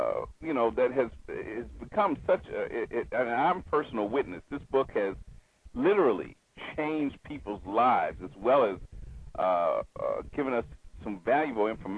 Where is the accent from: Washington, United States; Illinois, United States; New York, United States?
Illinois, United States; Chicago; I was born in Chicago, grew up in Chicago